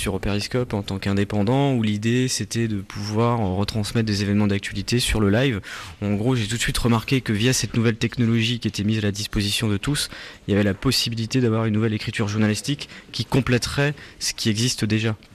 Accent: Hauts-de-France, France; now in Paris, France; moi, je suis originaire du Nord à la base.

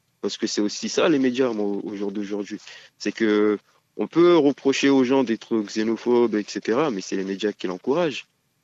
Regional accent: France; Nous sommes français, mais surtout banlieusards.

